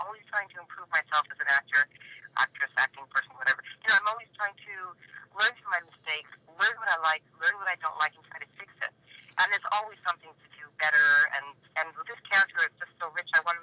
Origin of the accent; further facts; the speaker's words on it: Victoria, British Columbia, Canada; moved away as an adult; also born or lived in Montreal / New York; my parents are from Hungary. They left during the revolution in 1956, and they went to Canada. I was born in Montreal, grew up in Victoria.